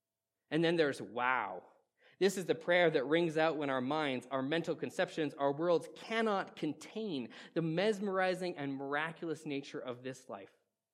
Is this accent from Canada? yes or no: yes; Canada; as a Canadian, saying sorry in front of a group of Americans is only the bit is of intimidating.